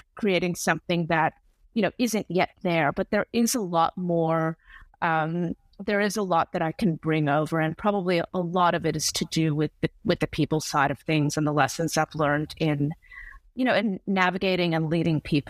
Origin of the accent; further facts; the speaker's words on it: Hawaii, United States; I'm actually originally from Hawaii, and then moved into entrepreneurship.